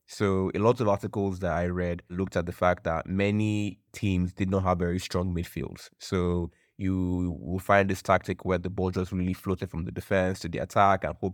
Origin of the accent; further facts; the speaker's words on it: Nigeria; So I'm Nigerian, but I can also sympathize